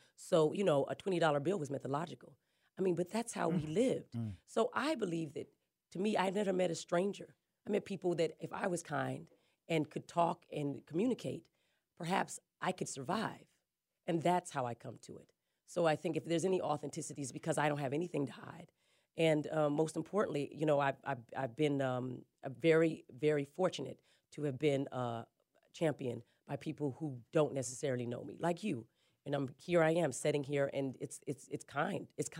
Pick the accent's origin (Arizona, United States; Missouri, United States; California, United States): Arizona, United States; Flagstaff; also born or lived in Winslow, Arizona; I was born in Winslow, Arizona. I was raised in Flagstaff. Both my parents were orphans. I lived the first 11 years of my life in a hotel called Starlight off of Route 66.